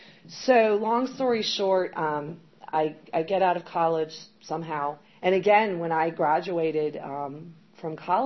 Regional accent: Chesapeake, Virginia, United States; I grew up in Chesapeake, in what's now called the Hickory part of Chesapeake. It's like Great Bridge area. So it's about 8 miles from the border of North Carolina.

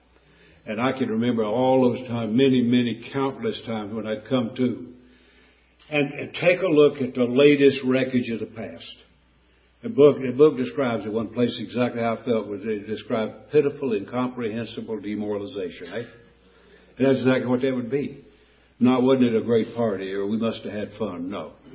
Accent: Mayberry, North Carolina, United States; My God, man, I grew up in Mayberry in North Carolina. I'm not a street thug.

